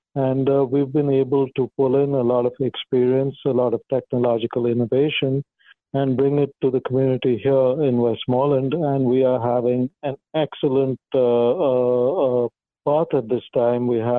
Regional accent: India; moved away as an adult; now in United States; I'm originally from India and got here in the mid-90s where I did my residency in Cleveland.

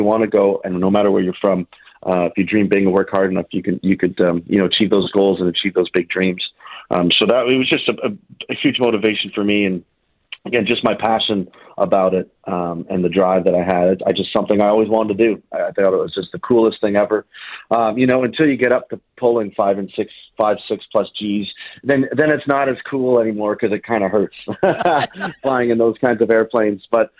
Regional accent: North Bay, Ontario, Canada; And then I met him in 1998 when he came to my hometown in North Bay, the Snowbirds.

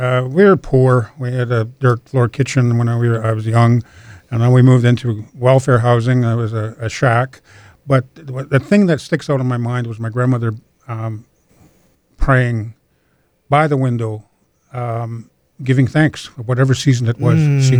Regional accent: Green Lake, Saskatchewan, Canada; first language Cree; English is a second language; So I grew up in Green Lake with my grandmother. My grandmother didn't speak hardly any English at all. It's just Cree. So I didn't speak any English until almost 7 years old

